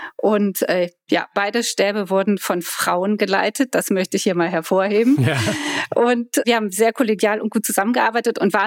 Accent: Koblenz, Rhineland-Palatinate, Germany; Also ich komme aus Koblenz, da hat man jedes Jahr Hochwasser.

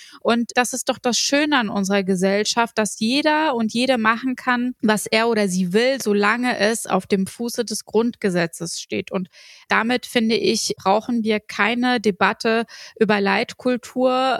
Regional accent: Schwerin, Mecklenburg-Vorpommern, Germany; ich bin in Schwerin aufgewachsen. Mit meinem Migrationshintergrund

